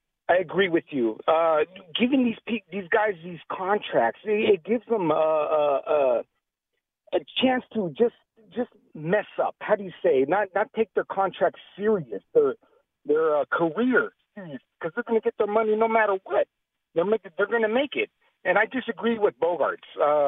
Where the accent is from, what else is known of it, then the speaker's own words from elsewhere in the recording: San Diego, California, United States; I'm from San Diego. Okay, I'm a big-time Padres fan.